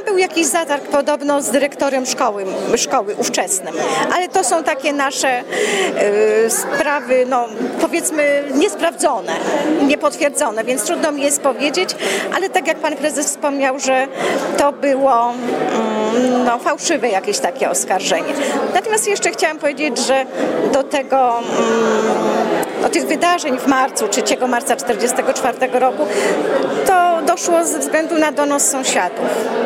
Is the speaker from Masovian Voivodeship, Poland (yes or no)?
no; Lesser Poland, Poland; Akurat ja jestem spod Krakowa.